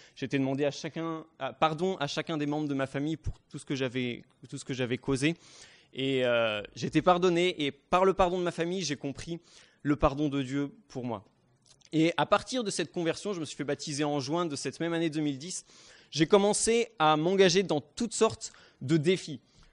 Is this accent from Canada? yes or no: no; Normandy, France; donc je viens de Normandie, donc j'ai grandi en Normandie, donc j'ai fait une première école de commerce en Normandie aussi.